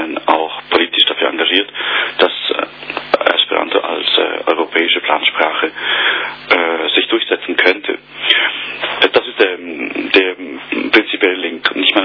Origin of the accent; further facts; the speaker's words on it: Switzerland; Also ich in meinem Fall bin Schweizer.